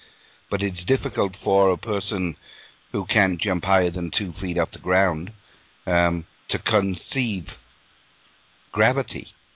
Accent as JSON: {"language": "English", "region": "England", "country": "United Kingdom", "tie": "born or raised there", "said": "I grew up on Saturday afternoon matinees at the movie theater in England"}